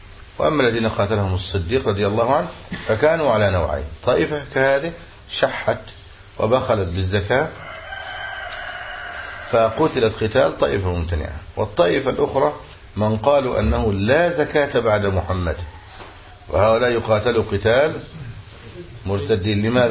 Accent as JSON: {"language": "Arabic", "country": "Egypt", "said": "هو فكر جماعة يقال لها عندنا في مصر التوقف والتبين"}